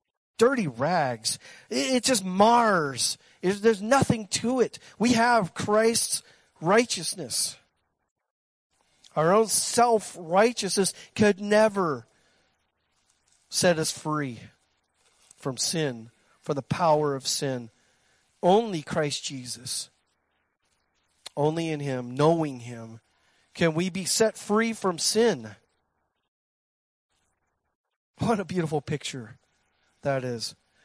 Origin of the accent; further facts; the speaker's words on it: Ireland; I'm Irish, so please, you'll have to forgive me on this.